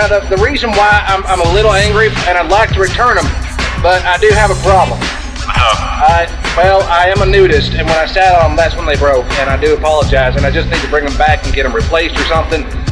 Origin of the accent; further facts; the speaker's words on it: Texas, United States; I'm from Texas. I'm fishing out of state.